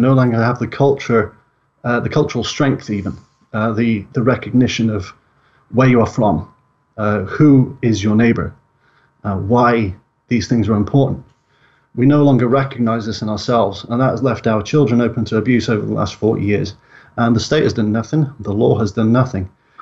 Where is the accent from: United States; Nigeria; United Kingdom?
United Kingdom; Yorkshire and the Humber; I'm from the working class myself. My accent's changed a lot from my days in a Yorkshire mining town, but I grew up in a council estate. I'm from a single parent family.